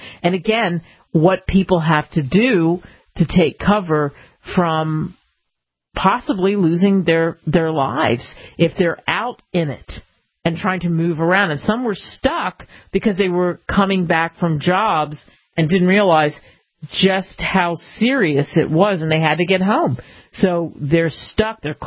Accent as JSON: {"language": "English", "town": "Cherry Hill", "region": "New Jersey", "country": "United States", "tie": "born or raised there", "said": "right where I grew up in my hometown of Cherry Hill."}